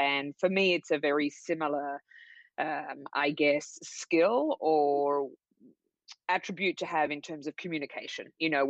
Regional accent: Sydney, New South Wales, Australia; So yes, you're right. I'm from Australia. I grew up in Sydney, which was amazing perspective, I think, and a great fun way to grow up as, you know, a young person.

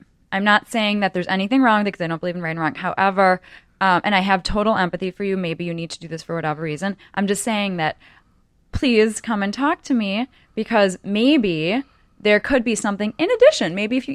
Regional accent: Chicago, Illinois, United States; Grew up in Chicago.

